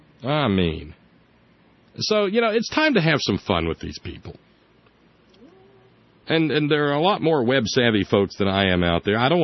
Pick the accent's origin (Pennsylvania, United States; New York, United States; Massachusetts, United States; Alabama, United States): Alabama, United States; But it wasn't too awful far from where I grew up in Alabama.